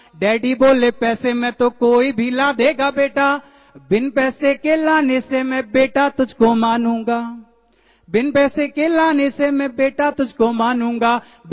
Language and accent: Hindi; India; हम उस भारत देश के रहने वाले हैं जिसने नागरिकता की परिभाषा सबसे पहले दी।